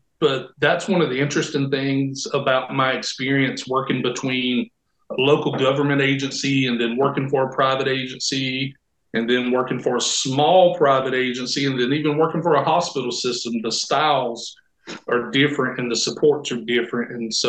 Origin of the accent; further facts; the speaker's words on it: North Carolina, United States; I'm from Robeson County, born and raised.